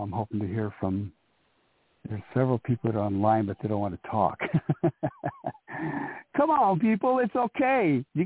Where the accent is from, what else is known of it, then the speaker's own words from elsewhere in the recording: United States; the way that I grew up on the Navajo Nation.